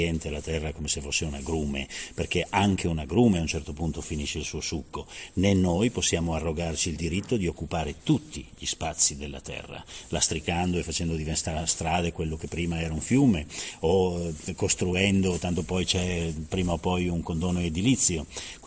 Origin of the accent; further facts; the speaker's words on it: Friuli-Venezia Giulia, Italy; Beh, intanto io sono friulano e quindi sono nato un po' dopo, quindi, però diciamo che la zona di Erto e Casso, io sono proprio della provincia di Pordenone. È nella mia storia, è nelle mie radici